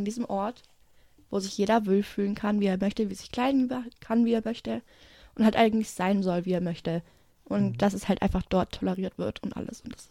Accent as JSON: {"language": "German", "town": "Mössingen", "region": "Baden-Württemberg", "country": "Germany", "said": "Ich komme aus Mössingen ursprünglich"}